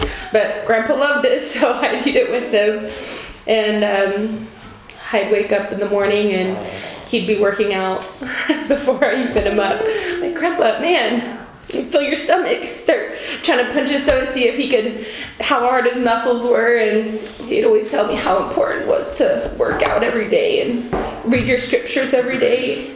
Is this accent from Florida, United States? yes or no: no; California, United States; And I grew up in California with him.